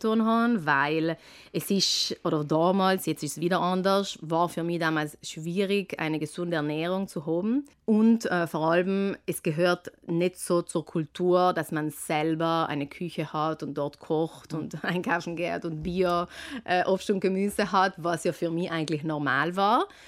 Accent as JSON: {"language": "German", "region": "Trentino-Alto Adige", "country": "Italy", "tie": "born or raised there", "said": "wo man vielleicht als Südtiroler, wenn man den jeden Tag sieht, ist man sich dessen nicht mehr so bewusst."}